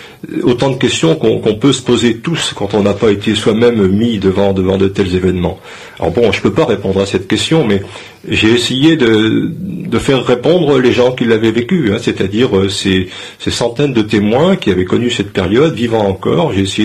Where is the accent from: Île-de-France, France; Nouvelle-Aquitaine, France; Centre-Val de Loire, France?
Nouvelle-Aquitaine, France; Saint-Père-en-Ré; born there; Je suis un enfant du Pays de Ré, je suis né à Saint-Père-en-Ré dans le Marais du Boivre. Je fais partie de ces millions de beaux bébés que De Gaulle voulait donner à la France en 44.